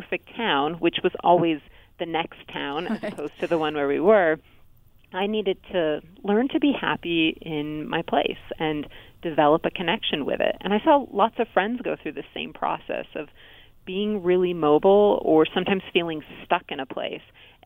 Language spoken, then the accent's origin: English; California, United States; I grew up in California and lived in the same house my entire first 18 years.